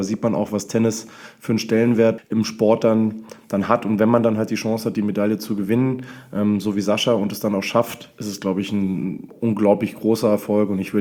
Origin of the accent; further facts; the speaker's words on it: Berlin, Germany; born there; ich bin 40 Jahre alt, in Berlin geboren